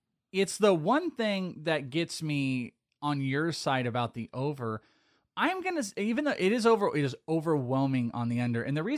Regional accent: Wales, United Kingdom; That is Bogman. I am Welsh.

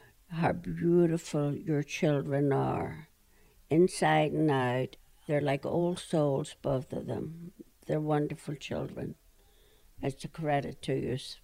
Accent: Ireland; I'm Irish, remember, and I had a lot of Irish friends.

